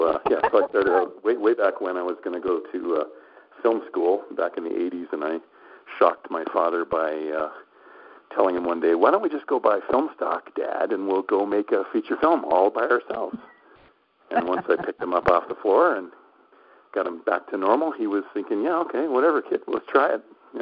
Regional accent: Calgary, Alberta, Canada; I'm from Calgary, Alberta, and I started out on my 10th birthday.

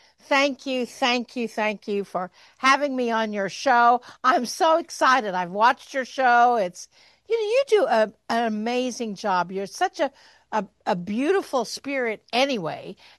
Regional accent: Kansas, United States; now in Missouri, United States; I grew up in Kansas. I live in Missouri, which is the buckle of the Bible Belt.

